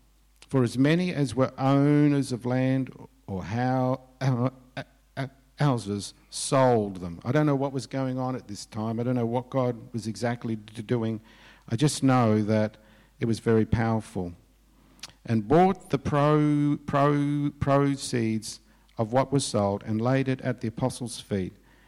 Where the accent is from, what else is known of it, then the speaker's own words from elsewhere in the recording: Australia; as an Australian, I don't like to be pressured and I don't like to be manipulated, but as a Christian